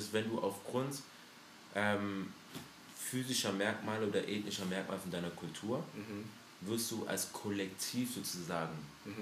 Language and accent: German; Stuttgart, Baden-Württemberg, Germany; born there; Wo kommst du ursprünglich? Deutschland. Frauenklinik. Stuttgart. sozusagen Richtung Cannstatt.